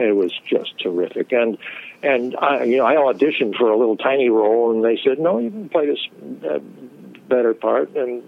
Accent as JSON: {"language": "English", "town": "Jackson", "region": "Michigan", "country": "United States", "tie": "born or raised there", "also_born_or_lived": "various places around the country", "said": "I was raised mostly in Jackson, Michigan. I was my dad was in the Air Force."}